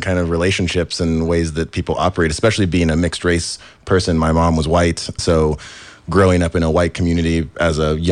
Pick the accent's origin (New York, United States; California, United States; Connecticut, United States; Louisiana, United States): California, United States; Live Oak; oh, he was definitely born here. And then spent my childhood growing up in the Live Oak area. So this place, especially this area, is really close to home.